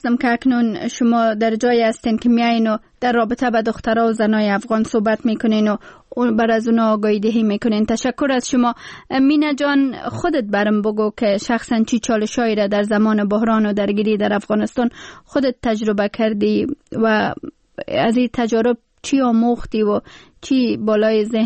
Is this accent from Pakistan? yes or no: yes; Pakistan; ما هم در ماجرت بزرگ شدیم در پاکستان